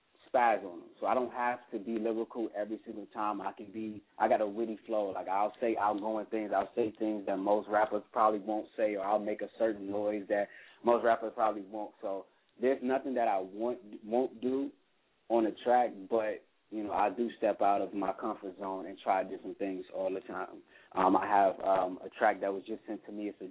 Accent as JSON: {"language": "English", "town": "Detroit", "region": "Michigan", "country": "United States", "also_born_or_lived": "Atlanta, United States", "moved": "yes", "said": "so once I left Michigan, it's like I go back and visit every so often, but, you know, I feel like I'm from Detroit and Atlanta at the same damn time."}